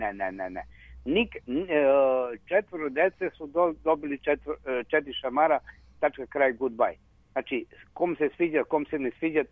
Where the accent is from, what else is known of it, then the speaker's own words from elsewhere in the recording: Bela Crkva, Vojvodina, Serbia; Ja sam iz Bele crkve, znači, i četvoro deca imam